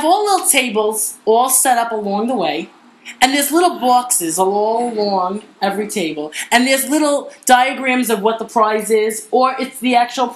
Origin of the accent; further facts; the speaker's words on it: Astoria, New York, United States; I originally was from here in Astoria, Queens.